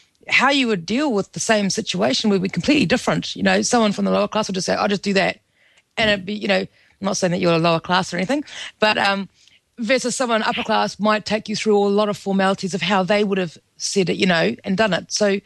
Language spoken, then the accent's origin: English; New Zealand; I mean, I grew up in New Zealand. We're very straight up. Everyone says what they think and does.